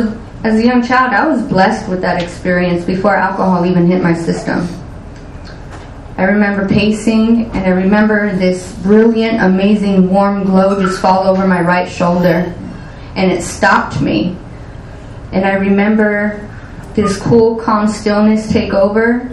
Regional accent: La Quinta, California, United States; I come from Southern California. If anybody knows the Coachella Valley, I was born in Indio, and it's a very small desert in Southern California, south of Palm Springs. I grew up in La Quinta

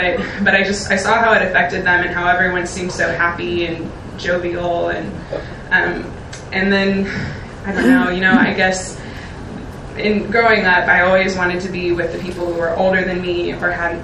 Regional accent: Rockport, United States; And I was raised in Rockport, a little touristy coastal town

